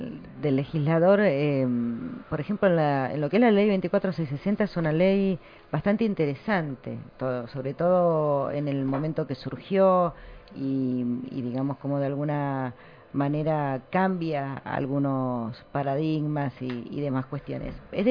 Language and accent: Spanish; Argentina; nosotros somos argentinos